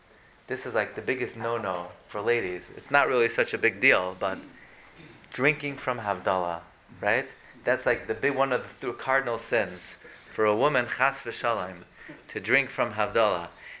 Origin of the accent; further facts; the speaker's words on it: Brooklyn, New York, United States; I grew up in Flatbush. You know where Flatbush is? It's in a country called New York.